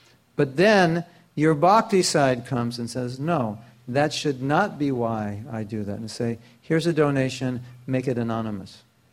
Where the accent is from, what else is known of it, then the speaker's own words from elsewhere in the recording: United States; So Shastibar and I were 19 and 17. We grew up in America. You know what America's like. We grew up in the 60s.